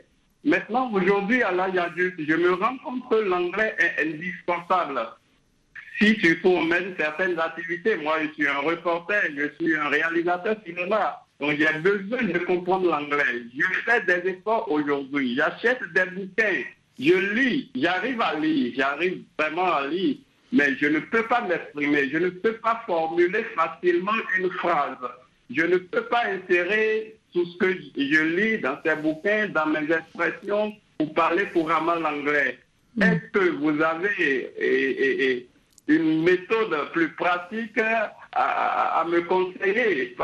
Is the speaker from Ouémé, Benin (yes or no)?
yes; Porto-Novo, Ouémé, Benin; J'ai grandi à Porto-Novo, la capitale du Bénin, tout petit